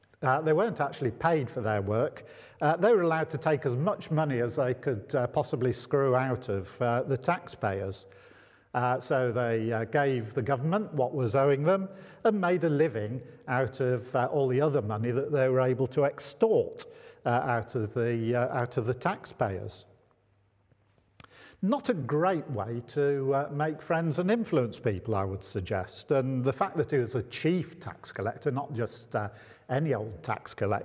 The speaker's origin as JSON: {"language": "English", "town": "Manchester", "region": "North West England", "country": "United Kingdom", "said": "I'm a Mancunian and proud of it. And I never wanted to move out of the northwest of England. And here I was in that most dreaded of locations, the south. And I've spent the last 40 years hankering to be back in the northwest."}